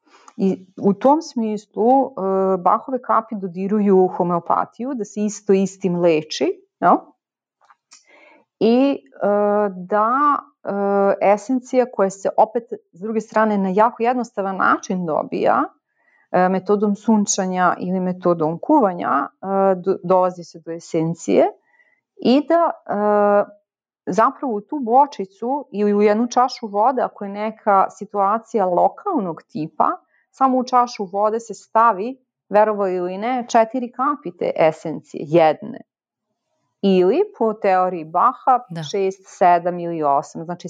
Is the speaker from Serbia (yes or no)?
yes; Vršac, Vojvodina, Serbia; Ja sam iz Vršca